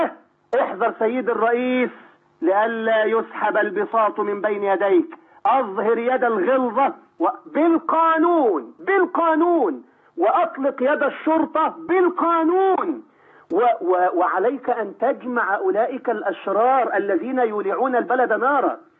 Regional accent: Egypt; بلدنا مصر

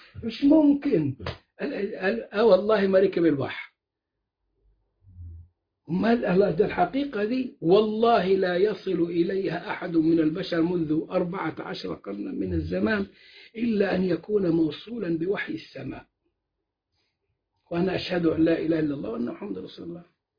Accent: Egypt; واحنا كنا كمصريين وفلاحين ولا صعايدة

